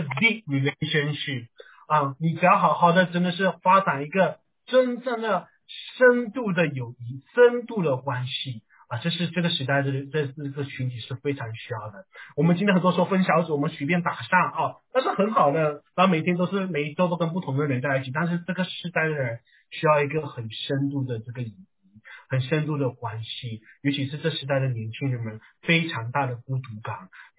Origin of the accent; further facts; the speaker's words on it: Malaysia; 没有错啊，我是马来西亚人，我要花好多时间去熟悉中国大陆背景的